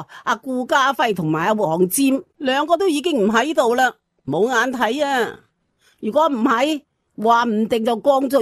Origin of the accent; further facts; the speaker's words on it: Hong Kong; 佢千祈就唔好拉我哋香港人啊